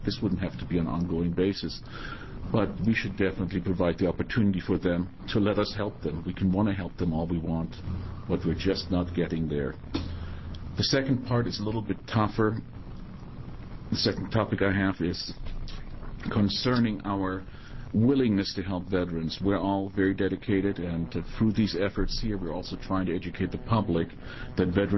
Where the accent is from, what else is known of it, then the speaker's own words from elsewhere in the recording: Salem, Oregon, United States; I'm a veteran from Salem, Oregon, and served in both the U.S. Army, and after getting injured in the U.S. Army, I returned to Oregon